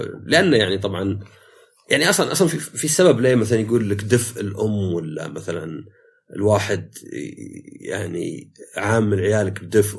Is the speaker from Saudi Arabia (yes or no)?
yes; Saudi Arabia; يمكن مين من عندنا في السعوديه يعني تحس عندنا احنا حر